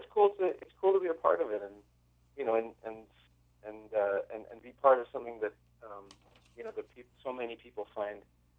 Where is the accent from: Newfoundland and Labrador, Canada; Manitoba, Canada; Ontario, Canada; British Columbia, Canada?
British Columbia, Canada; Vancouver; I grew up in Vancouver.